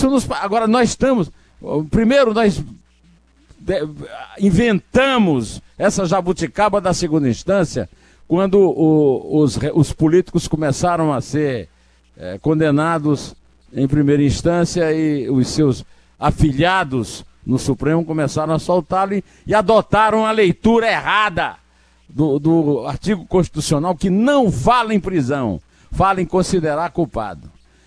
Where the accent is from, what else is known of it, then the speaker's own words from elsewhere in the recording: Brazil; Eu sou brasileiro, eu vivo no Brasil, dependo das leis do Brasil.